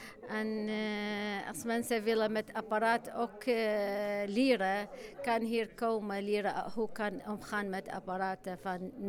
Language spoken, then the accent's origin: Dutch; Iraq; Dutch is a second language; now in Netherlands; Ik kom uit Irak.